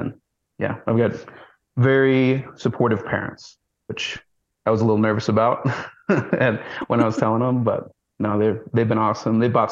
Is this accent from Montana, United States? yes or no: yes; Ekalaka, Montana, United States; I'm from Ecolaco, Montana, originally. I grew up on a cattle ranch.